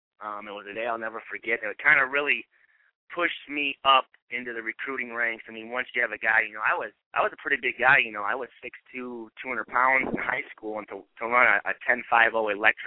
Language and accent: English; Michigan, United States; obviously growing up in Michigan, I'm a big, big, Big Ten guy.